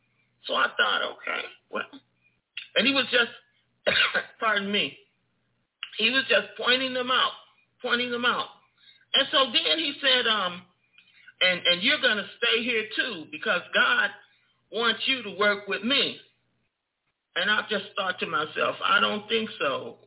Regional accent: United States; born there; was going to be in America, where I was born. I'm an American.

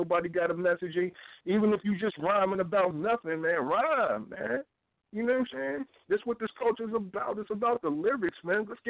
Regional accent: East Coast, United States; now in Waynesville, United States; We hail from Waynesville, Missouri, which is right outside of St. Louis. So we rep in the Midwest, even though I'm originally from the East Coast.

